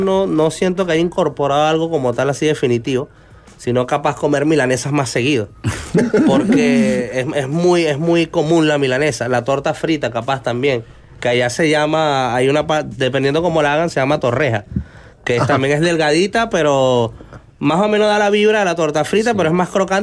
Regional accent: Venezuela; Y me dice, ¿de dónde sos? Y yo le digo, de Venezuela.

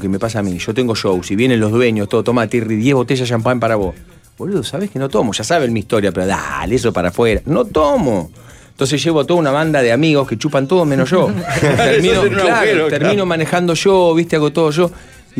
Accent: Bolívar, Buenos Aires Province, Argentina; also born or lived in Mar del Plata; Yo soy el único nacido en Buenos Aires, pero después me crié en Bolívar. Y vivimos en Mar del Plata juntos.

